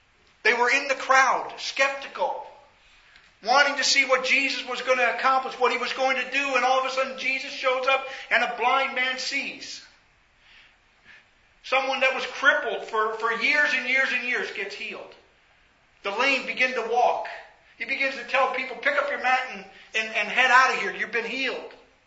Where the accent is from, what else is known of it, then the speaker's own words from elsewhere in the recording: Missouri, United States; You know, I'm from the Missouri state. You got to show me.